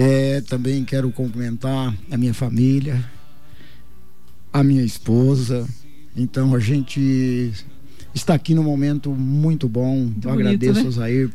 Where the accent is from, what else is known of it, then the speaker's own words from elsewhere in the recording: São Paulo, Brazil; Eu sou paulista, né?